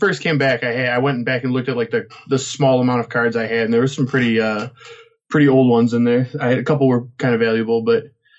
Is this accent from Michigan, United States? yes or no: yes; Farmington Hills, Michigan, United States; I am, actually. Yep. Grew up in Michigan. Went to high school here. Went to college at Michigan State University.